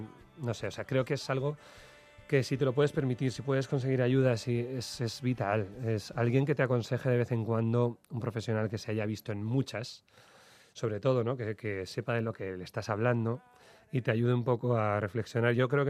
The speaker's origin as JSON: {"language": "Spanish", "region": "northern Spain", "country": "Spain", "said": "me encanta desde el gaditano hasta el vasco, que yo soy un norteño"}